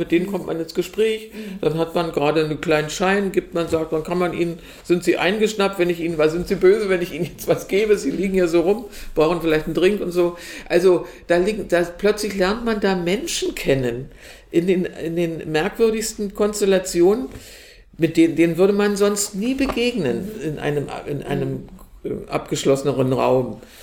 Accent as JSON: {"language": "German", "region": "Berlin", "country": "Germany", "tie": "born there", "said": "aber ich bin ja hier auch in Berlin geboren."}